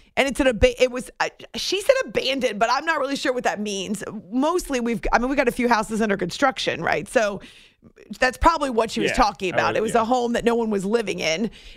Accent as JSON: {"language": "English", "region": "New Hampshire", "country": "United States", "tie": "born or raised there", "said": "because I grew up in New Hampshire. We had a bear that lived in our front."}